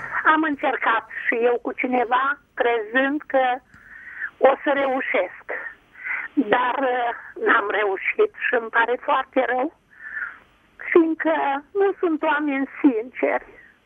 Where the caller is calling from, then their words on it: Piatra Neamț, Neamț County, Romania; Sunt din Piatra Neamț. Sunt văduvă de 7 ani. Am o vârstă înaintată.